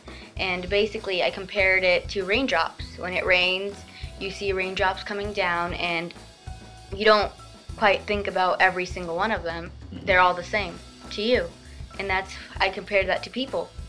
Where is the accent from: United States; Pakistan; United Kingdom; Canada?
Pakistan; I'm from Pakistan. My family came here in 1998, but I wasn't born then, so I was born when they came here and immigrated here.